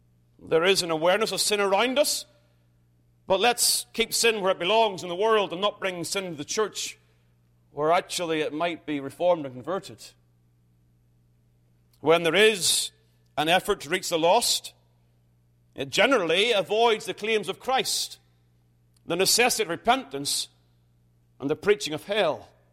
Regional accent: United Kingdom; I must confess, as a Brit, I am disappointed how the American language has ruined the word awesome.

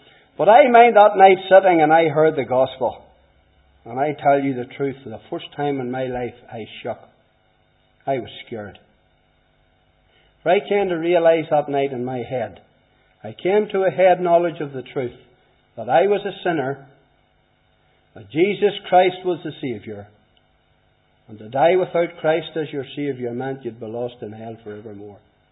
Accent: Portadown, Northern Ireland, United Kingdom; growing up in Portadown and knocking about the streets and growing into my teens.

